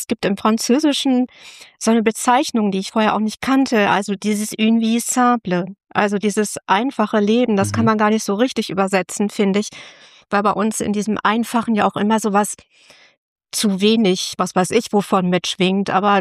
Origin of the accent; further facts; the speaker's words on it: Germany; Das lag vor allem daran, dass wir gesagt haben, wir sind Deutsche. Das ist nicht unsere Kultur, nicht unsere Sprache.